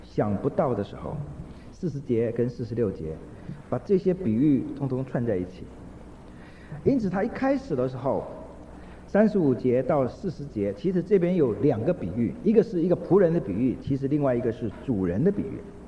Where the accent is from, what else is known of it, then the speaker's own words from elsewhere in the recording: China; 这个长袍子好像有些人我们中国人不太习惯